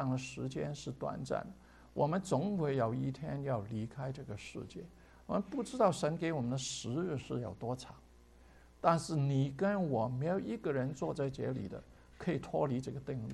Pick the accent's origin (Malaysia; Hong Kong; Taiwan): Hong Kong; also born or lived in China; now in United States; 我想到我从这个香港长大，然后其实我是在中国大陆出生，一个政治的浪潮，神把我杀到香港